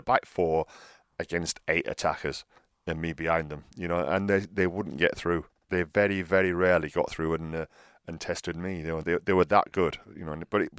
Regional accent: Rotherham, Yorkshire and the Humber, United Kingdom; especially for me being a Yorkshire man from Rotherham, which is right next door to Sheffield.

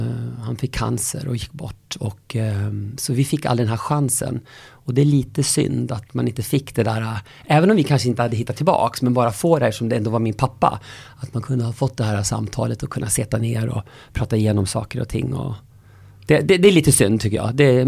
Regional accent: Köping, Västmanland County, Sweden; Jag är född och uppvuxen i Köping. Mellan Västerås och Arboga. För folk som inte vet vart det ligger.

